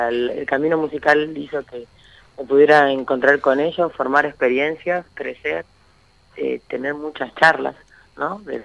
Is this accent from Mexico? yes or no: no; La Pampa, Argentina; now in Buenos Aires, Argentina; hace ya 18 años que vivo en Buenos Aires, porque soy de La Pampa